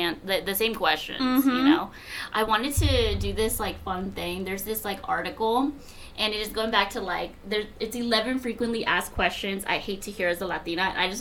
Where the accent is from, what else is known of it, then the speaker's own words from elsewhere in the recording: Laredo, Texas, United States; born there; so, like, I was born in Laredo, Texas, which is right on the border. And, like, if you didn't know Spanish, like, you were an outcast.